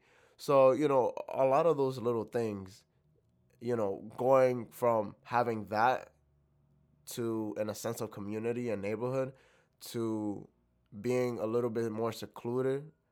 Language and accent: English; Lawrence, United States; Yeah, I would say, you know, growing up in Lawrence taught me a lot. But I like to say, you know, growing up and actually leaving Lawrence taught me even more about what living in that space did for me.